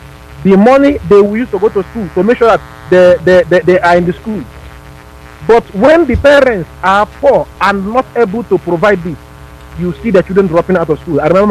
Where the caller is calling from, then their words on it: Spain; I'm calling from Spain, sir.